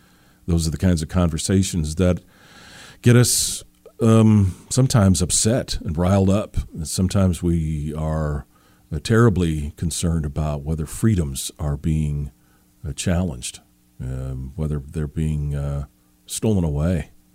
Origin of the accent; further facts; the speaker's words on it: Seattle, Washington, United States; my hometown up there in Seattle, the great Pacific Northwest